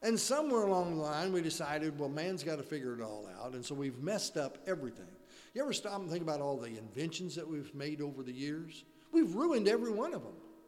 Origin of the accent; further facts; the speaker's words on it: Forsyth, Illinois, United States; I grew up in Forsyth, and so that's just, you know, right outside Decatur